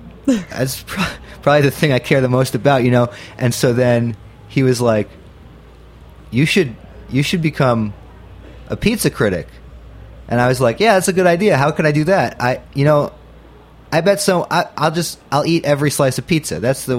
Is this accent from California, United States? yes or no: no; New York, United States; because as a New Yorker, as a Jew, I feel like there's a name for a pizza delicatessen.